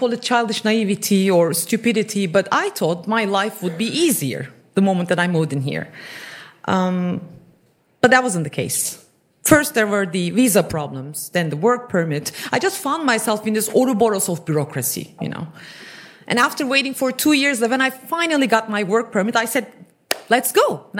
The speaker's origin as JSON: {"language": "English", "country": "Turkey", "said": "And they would say, where are you from? And I would say, Turkey. And they would say, oh, but you don't look Turkish."}